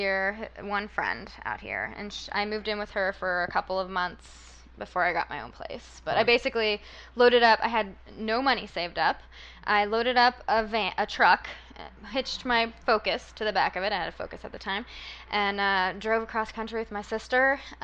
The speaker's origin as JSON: {"language": "English", "town": "Louisville", "region": "Kentucky", "country": "United States", "lives_now": "Los Angeles, United States", "said": "No, I'm from Louisville, Kentucky. I moved here almost 10 years ago."}